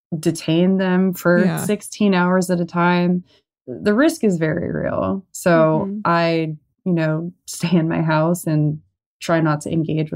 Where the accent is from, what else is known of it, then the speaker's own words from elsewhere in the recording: Irvine, California, United States; born there; I was born in Irvine, California, which is a very boring suburb in Orange County.